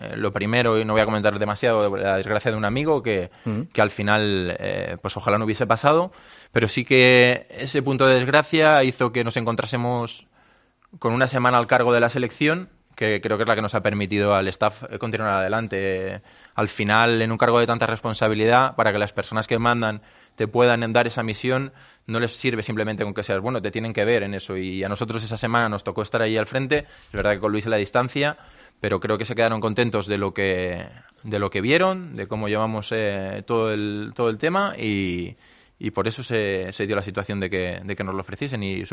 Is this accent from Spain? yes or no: yes; Barcelona, Catalonia, Spain; born there